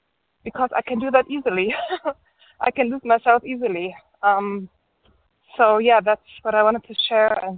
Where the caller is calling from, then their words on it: Germany; English is a second language; recovered compulsive overeater from Germany.